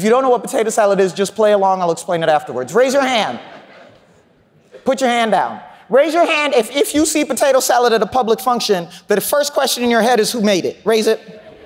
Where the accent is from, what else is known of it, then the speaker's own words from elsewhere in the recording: Kenya; now in United States; So I belong in this room as much as I belong in Kenya.